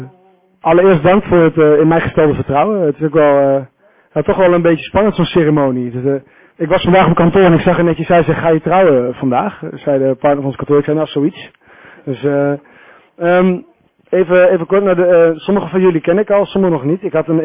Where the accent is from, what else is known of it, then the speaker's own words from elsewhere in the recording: Overijssel, Netherlands; now in Amsterdam, Netherlands; Ik kom oorspronkelijk uit Twente, geboren en getogen. Ik ben momenteel woonachtig in Amsterdam.